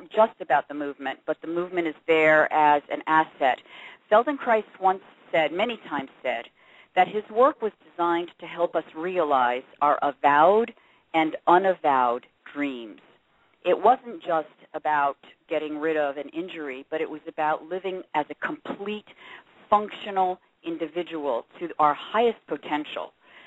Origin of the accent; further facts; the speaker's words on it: New Jersey, United States; accent: New Jersey; Originally? Well, I guess you could say New Jersey, if you hadn't figured it out from the accent yet.